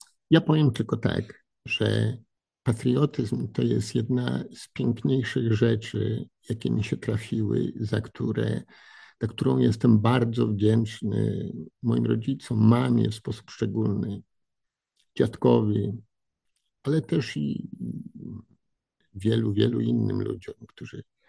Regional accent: Radom, Masovian Voivodeship, Poland; A ja jestem z Radomia.

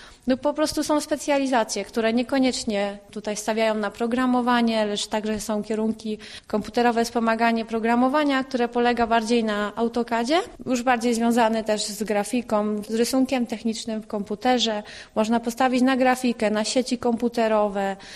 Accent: Opole Voivodeship, Poland; nie pochodzę z Opola, pochodzę z okolic, z Stowieluń. Wybrałam Opole, ponieważ jest to taka kameralna bardziej miejscowość.

